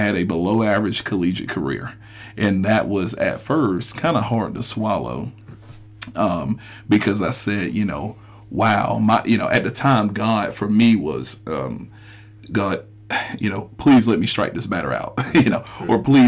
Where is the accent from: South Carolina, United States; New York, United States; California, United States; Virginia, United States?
South Carolina, United States; Union; Just growing up in the small city that I was from. And again, I'm from Union, South Carolina, as I said in episode 1.